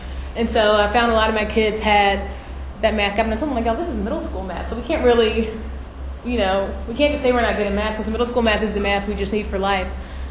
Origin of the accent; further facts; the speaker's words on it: Houston, Texas, United States; eighth graders go on a field trip from Washington, D.C., and we're from Houston, so that's quite a trek.